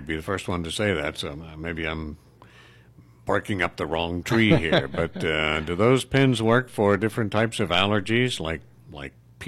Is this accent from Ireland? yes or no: yes; Ireland; Like, I'm Irish, so, you know, Irish people tend to be very fair.